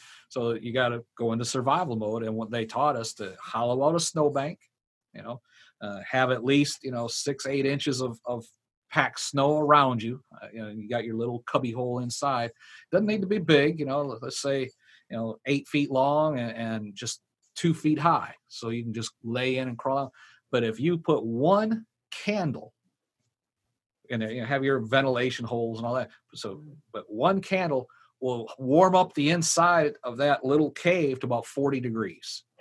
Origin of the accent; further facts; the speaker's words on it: Michigan, United States; Growing up in Michigan, I learned early on that there's a lot of mosquitoes out there.